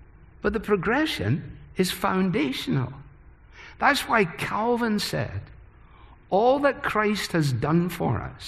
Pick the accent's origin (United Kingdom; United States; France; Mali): United Kingdom; Scotland; cost me 150 euros, which as a Scotsman is a very big stretch, I have to tell you.